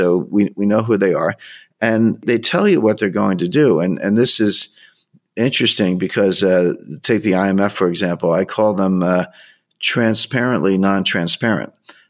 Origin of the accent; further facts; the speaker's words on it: United States; If you want to say America first, which I'm an American, so I'm okay with that.